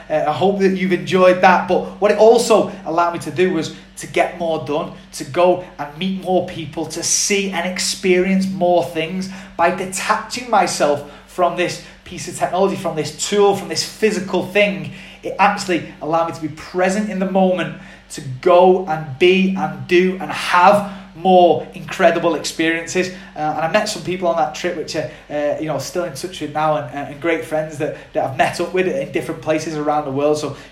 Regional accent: Widnes, North West England, United Kingdom; there was a few guys out there that I knew from my hometown, Widnes, and a few of the guys from Manchester as well.

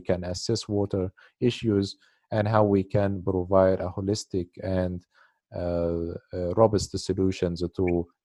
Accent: Egypt; also born or lived in Jordan / Germany; I studied civil engineering in my home country in Egypt

